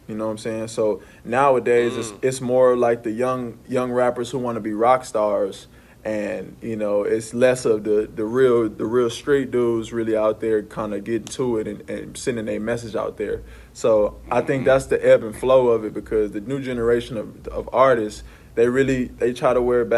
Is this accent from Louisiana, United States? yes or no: yes; New Orleans, Louisiana, United States; Man, I'm from New Orleans. So, you know, New Orleans has a culture about it that's smooth, jazz, French-esque.